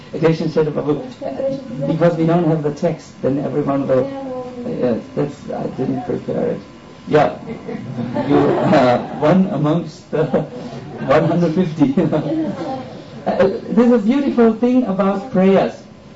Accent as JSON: {"language": "English", "country": "Germany", "second_language": "English", "said": "You know, we are from Germany."}